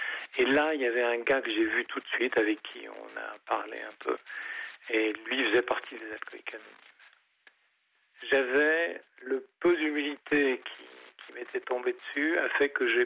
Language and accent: French; Belgium; chez moi en Belgique.